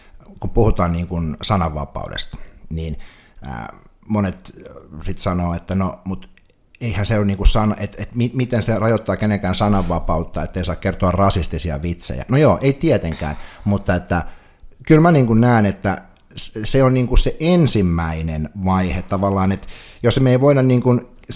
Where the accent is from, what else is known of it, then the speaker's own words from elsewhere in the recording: Northern Finland, Finland; kun itse olen siis pohjoisesta kotoisin